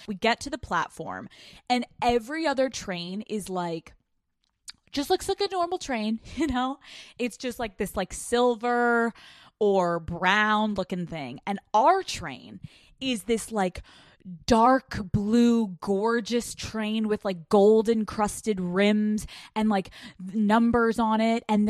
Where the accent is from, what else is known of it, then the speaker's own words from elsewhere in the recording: Pennsylvania, United States; Growing up on the East Coast, I was constantly getting on trains to go into New York City, to go to Boston. There's Amtrak, there's New Jersey Transit. Like, I was constantly on trains. Every time I wanted to go into New York City from Pennsylvania with my family